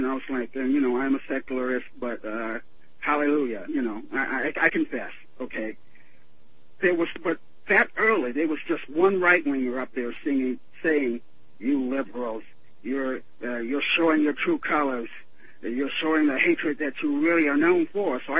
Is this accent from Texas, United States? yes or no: yes; Dallas, Texas, United States; born there; now in Las Cruces, United States; I go by the moniker … I live in Las Cruces, New Mexico. I was born in Dallas, but I live here.